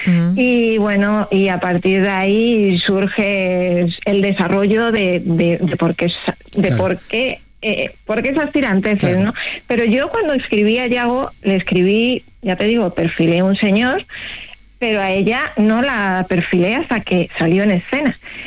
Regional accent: Madrid, Community of Madrid, Spain; now in Tarragona, Spain; yo soy de Madrid, pero sí, vivo en Tarragona, vivo por la zona del Delta del Ebro, en un pueblo muy chiquitito que está pues ahí pegado cerca de la playa, se llama Les Montails.

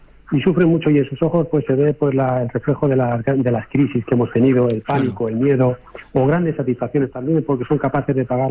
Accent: Castilla-La Mancha, Spain; También es del paisaje manchego, que es de donde yo soy

